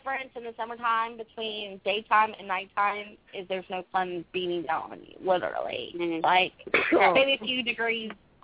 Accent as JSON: {"language": "English", "region": "Tennessee", "country": "United States", "said": "I'm from Tennessee."}